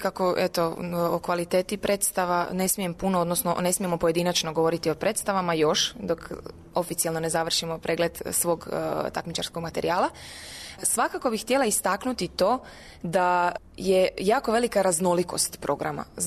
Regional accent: Osijek, Osijek-Baranja County, Croatia; ja dolazim isto iz Osijeka, koji je isto tako mali grad

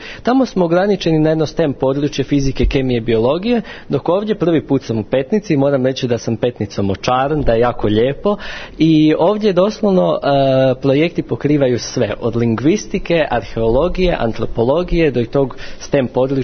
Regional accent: Višnjan, Istria County, Croatia; dolazim iz Višnjana

